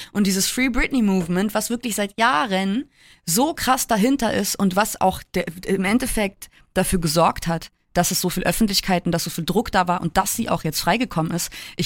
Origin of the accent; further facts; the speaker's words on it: Hamburg, Germany; Ich bin ja eine Hamburger Perle, ne?